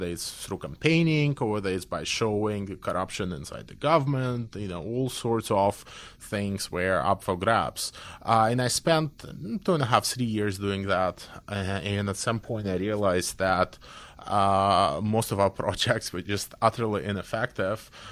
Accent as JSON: {"language": "English", "country": "Belarus", "said": "I come from Belarus, as you've mentioned, so I've always been interested in the questions of democratization"}